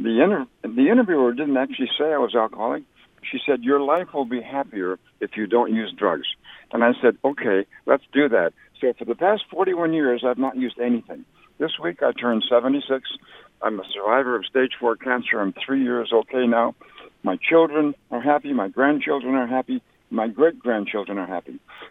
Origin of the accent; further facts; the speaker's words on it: Minnesota, United States; I grew up in Minnesota, home of interventions